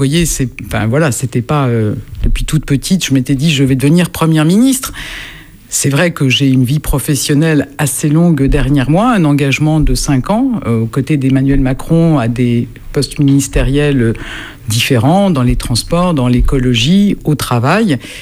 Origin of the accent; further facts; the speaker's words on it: Normandy, France; moi, ma famille est originaire du Calvados, je suis originaire du Calvados. C'est là où ma mère est née, a grandi. Mes grands-parents aussi ont vécu dans le Calvados.